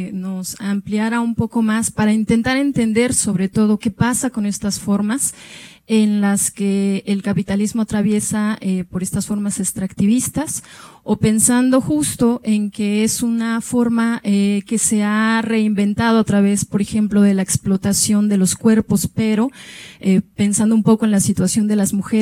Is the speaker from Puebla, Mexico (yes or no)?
no; Oaxaca, Mexico; yo soy del Istmo de Tehuantepec en Oaxaca